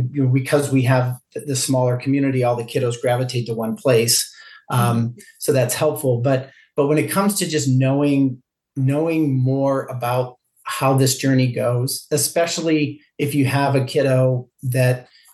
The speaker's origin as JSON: {"language": "English", "region": "Minnesota", "country": "United States", "said": "and we're from Minnesota too, right? So in Minnesota, it's hockey and then hockey and then hockey."}